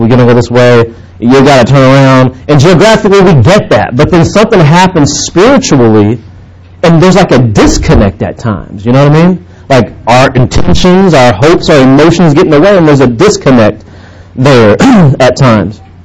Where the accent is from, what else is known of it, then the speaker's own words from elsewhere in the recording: Oklahoma, United States; I went to Oklahoma, traveled back to Oklahoma for the summertime to see my family.